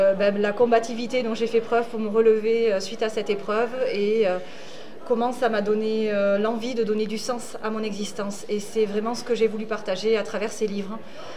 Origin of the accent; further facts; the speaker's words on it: Toulouse, Occitanie, France; now in Tarn, France; Alors non, moi je suis de Toulousaine initialement et j'habite actuellement dans le Tarn.